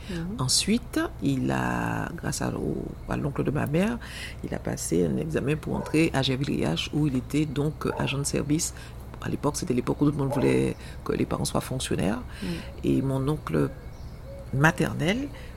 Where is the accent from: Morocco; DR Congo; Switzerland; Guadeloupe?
Guadeloupe; Trois-Rivières, Basse-Terre; Je suis née à Trois-Rivières puisque je suis de la région de Basse-Terre. Mm-hmm. Mes parents sont de Trois-Rivières